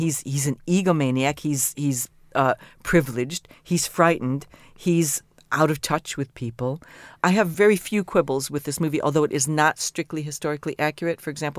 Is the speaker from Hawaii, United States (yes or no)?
no; Big Rock, Illinois, United States; Big Rock, Illinois, 560.